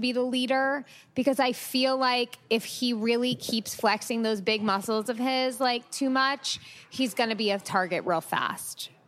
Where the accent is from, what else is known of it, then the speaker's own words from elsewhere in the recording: New York, United States; I'm from Long Island, so I was happy for her.